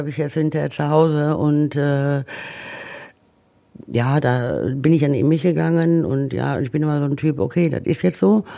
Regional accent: Duisburg, North Rhine-Westphalia, Germany; born there; Ich bin in Duisburg geboren.

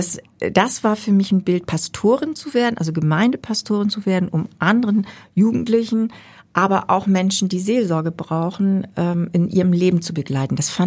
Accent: Wesselburen, Schleswig-Holstein, Germany; Ich bin ja auf dem Dorf aufgewachsen, also Wesselburen in Dithmarschen

